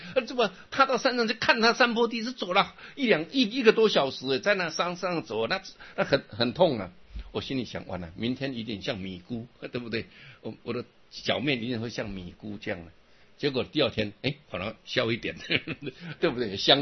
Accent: Luodong, Yilan County, Taiwan; 我母亲就带着我们在罗东镇的大庙、小庙，什么庙都拜

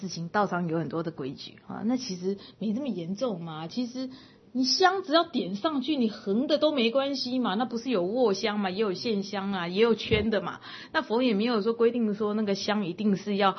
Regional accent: Taipei, Taiwan; 我们在我们台北都不用啊

